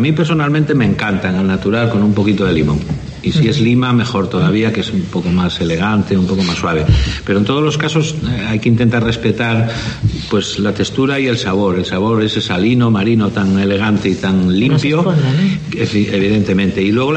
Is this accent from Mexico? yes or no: no; Tapia de Casariego, Asturias, Spain; que somos de Tapia de Casariego, concejo vecino, pero bien llevado y bien avenido